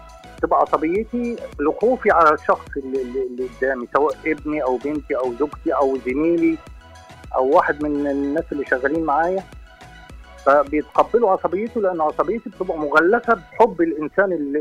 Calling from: Sohag, Sohag Governorate, Egypt

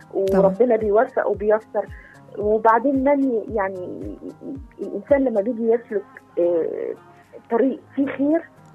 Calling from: Cairo, Cairo Governorate, Egypt; معك انا من القاهرة.

